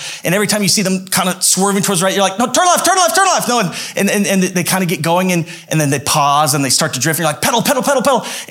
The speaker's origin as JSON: {"language": "English", "region": "Idaho", "country": "United States", "tie": "born or raised there", "said": "And so and I grew up in Idaho, where at 14 there's needed help around the farms and the kind of outlying areas."}